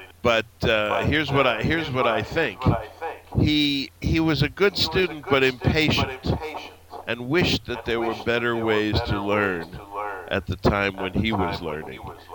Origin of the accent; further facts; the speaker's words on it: New York City, New York, United States; I grew up in New York City, so a lot of my education came from going to museums during school hours.